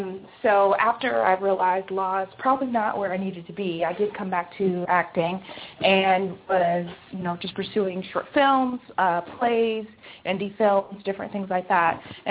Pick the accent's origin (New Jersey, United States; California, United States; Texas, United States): Texas, United States; born there; now in New York, United States; I have a similar history to Kelly, except I was born in Texas, and my dad was in the military, so I moved around quite a bit.